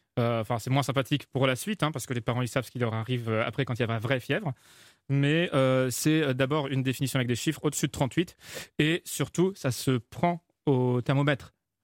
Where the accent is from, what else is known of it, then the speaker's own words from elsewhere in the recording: France; on est français